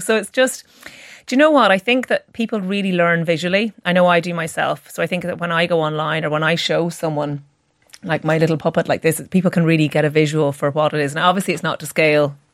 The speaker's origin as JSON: {"language": "English", "country": "Ireland", "tie": "born or raised there", "said": "growing up in Catholic Ireland"}